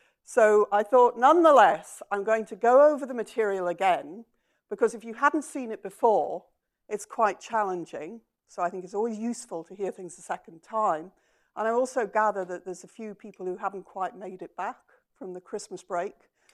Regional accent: Durham, North East England, United Kingdom; I'm from Durham in England

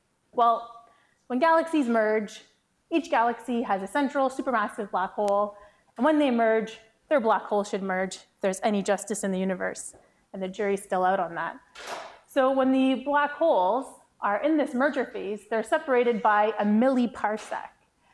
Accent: Ottawa, Ontario, Canada; because I'm from Ottawa

